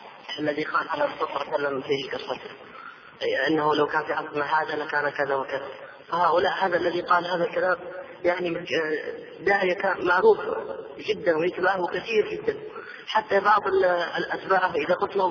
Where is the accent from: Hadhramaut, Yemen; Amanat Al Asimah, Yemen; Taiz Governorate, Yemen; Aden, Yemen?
Hadhramaut, Yemen; عندنا في حضرموت